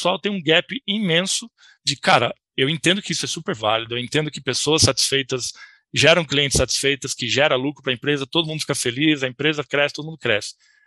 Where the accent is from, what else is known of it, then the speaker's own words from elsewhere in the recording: São Paulo, Brazil; now in Brasília, Brazil; Eu sou de São Paulo, mas estou em Brasília atualmente